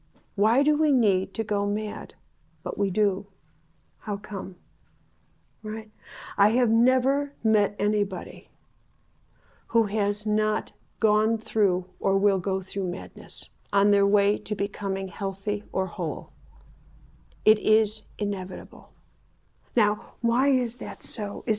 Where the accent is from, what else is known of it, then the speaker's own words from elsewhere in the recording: Chicago, Illinois, United States; I was in Chicago, my hometown